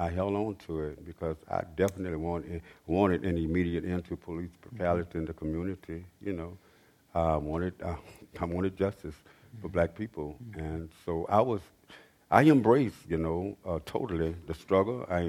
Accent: the South, United States; being a post, you know, World War II baby growing up in the South, Jim Crow was really everywhere.

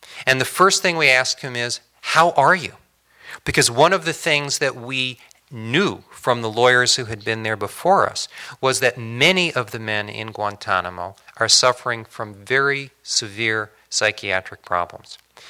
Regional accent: Portland, Oregon, United States; from Portland, Oregon, you know, federal defender.

